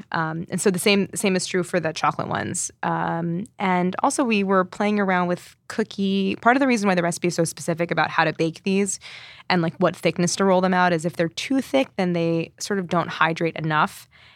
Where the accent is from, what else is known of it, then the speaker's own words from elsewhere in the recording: St. Louis, Missouri, United States; I grew up in St. Louis, so I don't know.